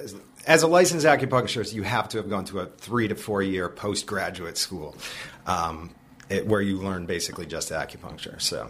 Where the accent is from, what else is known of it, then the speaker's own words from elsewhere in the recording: Connecticut, United States; now in West Hartford, United States; We're both from Connecticut, and we moved back to start our practice here.